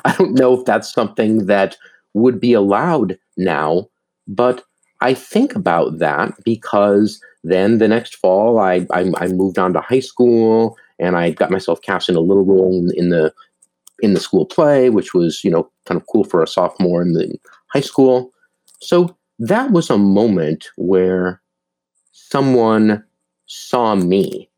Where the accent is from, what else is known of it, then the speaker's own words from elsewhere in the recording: Duluth, Minnesota, United States; But I grew up in Duluth, Minnesota, and it's a big part of my life.